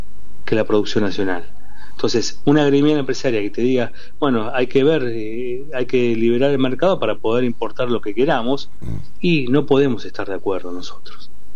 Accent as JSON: {"language": "Spanish", "country": "Argentina", "said": "Y yo no puedo permitir, como argentino, no tener un proyecto colectivo donde todos estemos incluidos."}